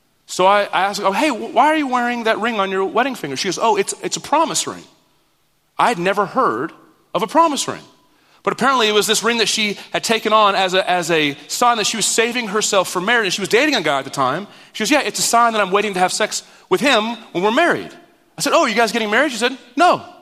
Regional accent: Dallas, Texas, United States; So I grew up in the Dallas area.

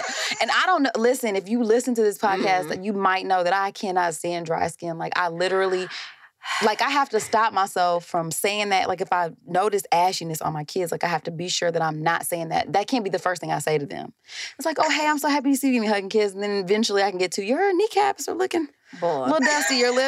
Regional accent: Detroit, Michigan, United States; People don't believe I'm from Detroit because I enunciate my consonants and vowels.

